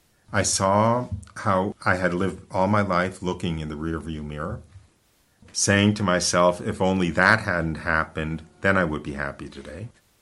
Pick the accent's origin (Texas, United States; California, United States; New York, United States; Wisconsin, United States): New York, United States; I was born and raised Jewish in the United States, outside of New York City.